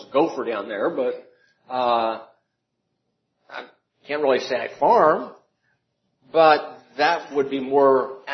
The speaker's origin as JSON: {"language": "English", "town": "Gallup", "region": "New Mexico", "country": "United States", "tie": "born there", "said": "I am a Galupian. Sorry? What does that mean? I was born in Gallup. I'm a New Mexican."}